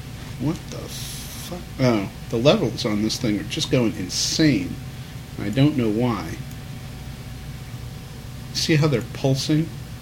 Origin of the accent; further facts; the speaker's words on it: United States; I'm American, so I don't have that handicap. I can actually speak the language.